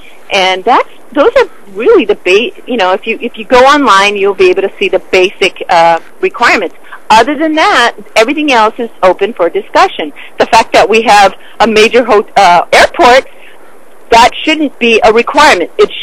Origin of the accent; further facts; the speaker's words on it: Fresno, California, United States; But my point is, I'm coming from Fresno, I'm coming from the area, from the Central Valley.